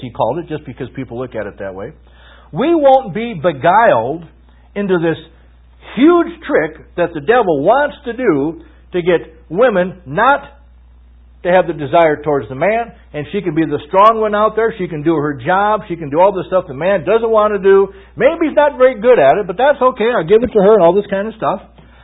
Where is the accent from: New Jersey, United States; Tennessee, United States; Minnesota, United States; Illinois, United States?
Minnesota, United States; Mankato; I want to write to my hometown college paper? Have I told you that? I want to write an editorial to the Mankato Free Press and say, I went to school at Mankato State College in the years 1969 to 72